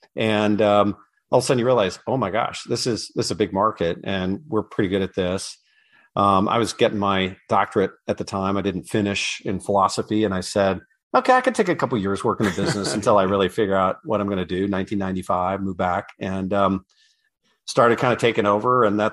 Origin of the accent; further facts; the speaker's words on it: Michigan, United States; this business literally started in the basement of the house I grew up in Northern Michigan